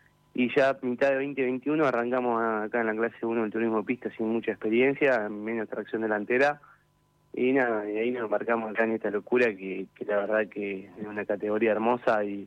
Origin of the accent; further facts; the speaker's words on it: Lobos, Buenos Aires Province, Argentina; Bueno, mira, yo soy de Lobos.